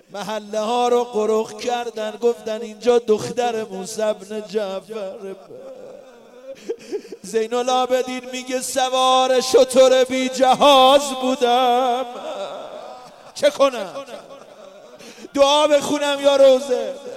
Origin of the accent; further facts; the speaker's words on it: Qom, Iran; خوش به حال ما قمیام، ما داریم کنار یه خانومی نفس میکشیم. 17 روز تو شهر ما زنده بود.